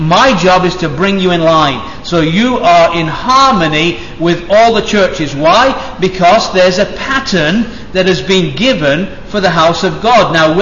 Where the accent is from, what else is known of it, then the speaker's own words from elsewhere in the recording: England, United Kingdom; now in United States; I'm an Englishman, by the way, although I live in America